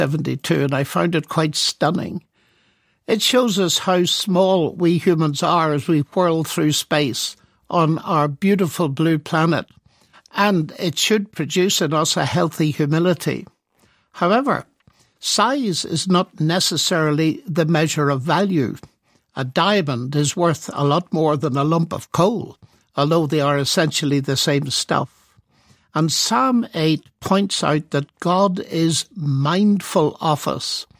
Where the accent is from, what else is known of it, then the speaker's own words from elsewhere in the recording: Armagh, Northern Ireland, United Kingdom; director of the observatory in my hometown, Armagh. As schoolboy at the time